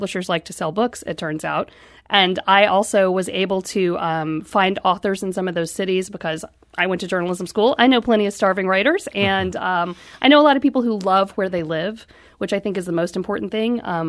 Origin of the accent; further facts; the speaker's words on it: Memphis, Tennessee, United States; I grew up largely in Memphis. When I was in Memphis, we didn't do a lot of the obvious things all the time